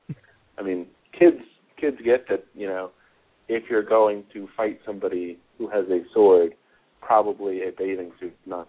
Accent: California, United States; now in North Carolina, United States; You know, I grew up sort of on the West Coast. I lived in the Bay Area for a while and had a big comic book store there

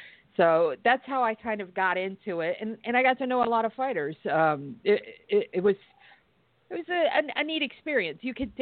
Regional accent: Brooklyn, New York, United States; basically it came from that movie and because I'm from Brooklyn.

